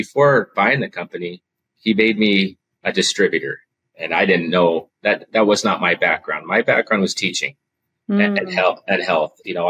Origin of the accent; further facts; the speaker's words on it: Federal Way, Washington, United States; at places in near Seattle where I grew up in Federal Way, places like Big Five and Olympic Sports and G.I. Joe's was a big one at the time.